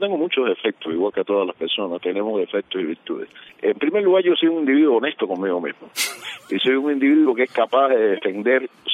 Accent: Havana, Cuba; Yo soy del barrio de Pueblo Nuevo. Es una comunidad que ha dado al mundo muchos grandes músicos

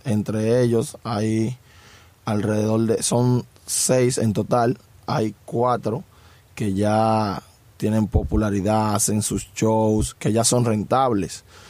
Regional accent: Las Minas, Santo Domingo, Dominican Republic; Yo soy de Las Minas.

